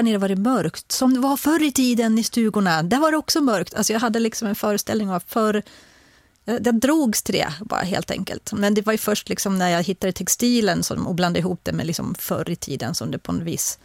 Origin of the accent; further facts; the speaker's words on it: Dalarna County, Sweden; Alltså, jag kommer ju från Dalarna och där är ju dräkter.